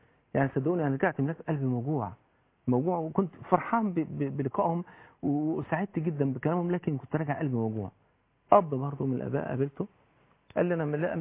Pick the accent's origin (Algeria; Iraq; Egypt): Egypt; Port Said Governorate